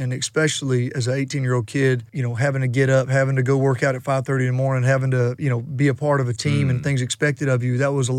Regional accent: Jacksonville, Alabama, United States; Ended up going and playing at Jacksonville State University, which is in my hometown.

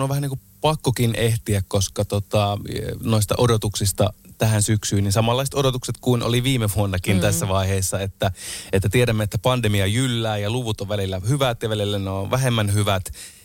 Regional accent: Oulunsalo, North Ostrobothnia, Finland; Mä oon syntynyt Oulussa on syntynyt, mutta asuttiin sitten Oulun Salossa, joka oli siis pienehkö kunta siinä heti kyljessä.

